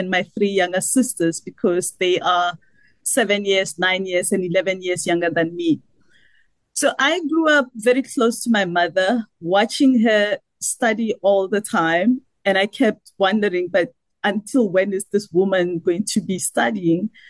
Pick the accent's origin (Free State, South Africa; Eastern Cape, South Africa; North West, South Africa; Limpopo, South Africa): Limpopo, South Africa; Seshego; So I'm from Limpopo province. I actually grew up in a township called Seshego.